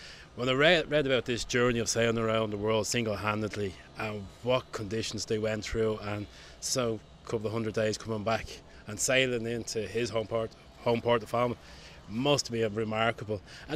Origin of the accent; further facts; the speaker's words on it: Baldoyle, Leinster, Ireland; I was quite lucky really, growing up in Balldoyle, very near to the coast.